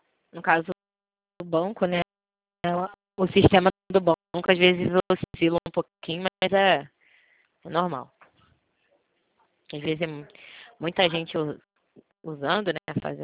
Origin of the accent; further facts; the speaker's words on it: Rio de Janeiro, Brazil; eu sou carioca.